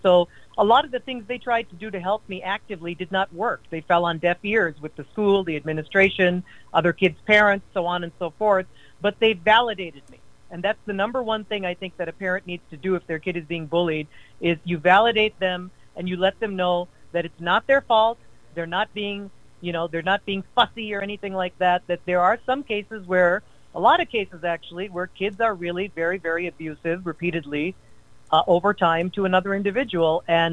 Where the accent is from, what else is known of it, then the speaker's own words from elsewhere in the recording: Melbourne, Florida, United States; also born or lived in Calgary, Canada; I was born in Calgary. I lived the first 9 months of my very, very young life in Canada, and then they became American citizens and settled in Melbourne, Florida for a couple years while I was a toddler, 1, 2, and 3 years old.